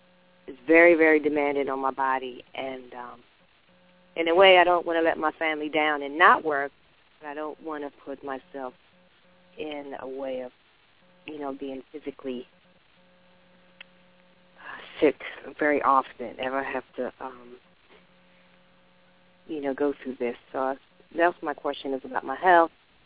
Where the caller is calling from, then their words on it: Lithonia, Georgia, United States; I'm calling in from Lithonia, Georgia.